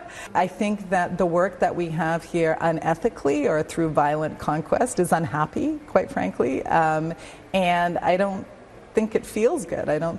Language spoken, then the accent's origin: English; South Africa; as a South African myself, it's obviously a critical issue for me personally